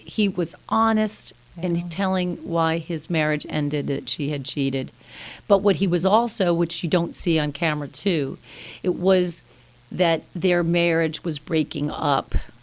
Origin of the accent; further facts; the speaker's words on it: New York, United States; Because, listen, I can be really tough. I'm a New Yorker.